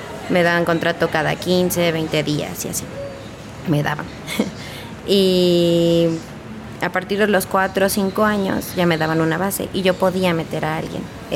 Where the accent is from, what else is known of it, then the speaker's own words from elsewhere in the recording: Hidalgo, Mexico; Yo no soy de aquí del estado, yo soy de Hidalgo. Uh-huh. Tenía toda mi vida viviendo ahí, hasta apenas tenía un año aquí.